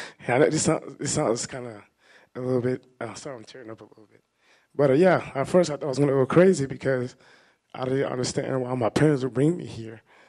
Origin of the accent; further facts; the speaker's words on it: Nigeria; moved away as an adult; my skin color says I'm black. I've only been here 5 years. I grew up in Nigeria.